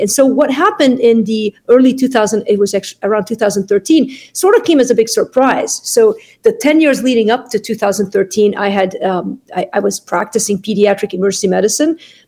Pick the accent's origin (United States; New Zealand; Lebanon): Lebanon; I grew up in Lebanon in a very sound, semi-Christian home, but heavily influenced by my mother's faith.